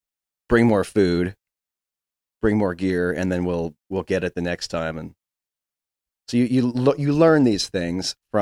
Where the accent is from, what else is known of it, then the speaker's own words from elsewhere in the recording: Washington, United States; moved away as an adult; I was born and raised in Washington, west of Seattle, and then I moved up to Alaska when I was 18 for one semester of college that became two, and became 2 years.